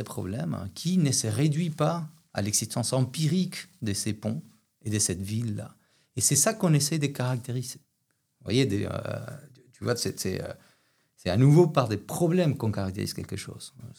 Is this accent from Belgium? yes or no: no; Argentina; accent: Argentine; first language Spanish; French is a second language; là j'ai un accent en français qui vient de probablement de mon espagnol, qui lui-même est un peu italianisé parce que les Argentins, l'accent argentin est très italien. Et puis, mais aussi par le fait que je parle en ce moment beaucoup anglais